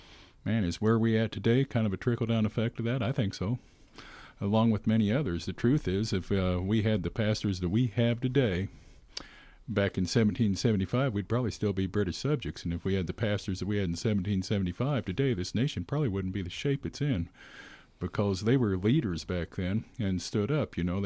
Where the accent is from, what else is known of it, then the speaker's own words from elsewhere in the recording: Cheyenne, Wyoming, United States; I was raised in Cheyenne.